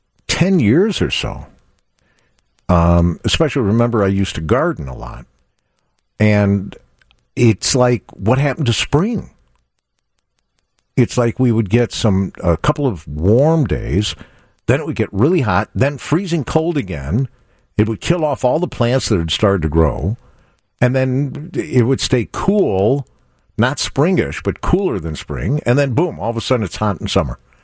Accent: Chicago, Illinois, United States; And I'm, again, born and bred in Chicago.

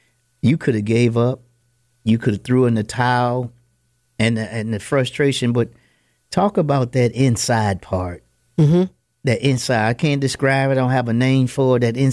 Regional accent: Chicago, Illinois, United States; I tell people, I grew up on Southside Chicago in Inglewood.

